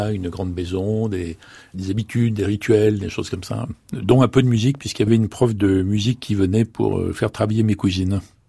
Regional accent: Bois-Colombes, Île-de-France, France; also born or lived in Creuse; À Bois-Colombes. Une belle maison, un grand jardin qui était rempli les week-ends de toutes sortes de gens, de familles, d'amis

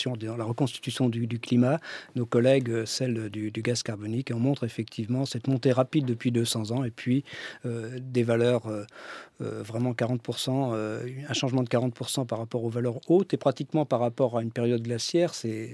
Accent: Brittany, France; Même si je suis breton

